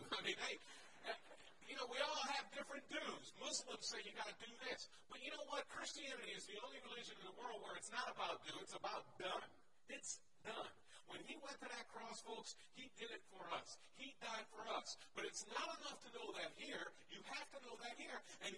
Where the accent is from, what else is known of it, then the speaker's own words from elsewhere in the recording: Connecticut, United States; Now, as I start my story, I was raised in Connecticut. Have you all figured out by now I'm not from around here?